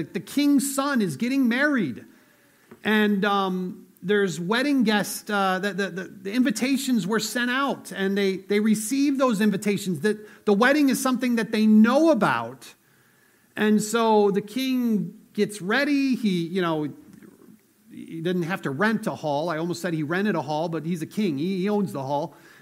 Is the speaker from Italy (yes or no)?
no; United States; And I was like, yeah, I'm American. There was a revolution fought so that I don't have to care about this, you know.